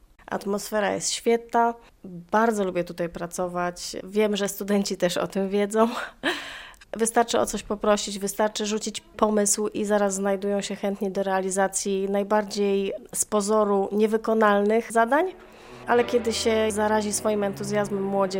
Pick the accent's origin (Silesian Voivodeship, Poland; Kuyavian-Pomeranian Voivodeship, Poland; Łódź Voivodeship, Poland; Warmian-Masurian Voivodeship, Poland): Silesian Voivodeship, Poland; Jestem rodowitą Ślązaczką, co zawsze podkreślam.